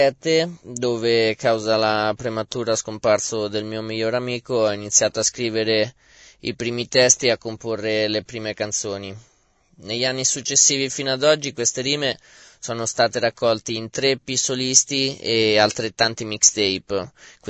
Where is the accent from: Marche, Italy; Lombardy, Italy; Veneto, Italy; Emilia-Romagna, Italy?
Marche, Italy; Ancona; ho 28 anni e sono d'Ancona.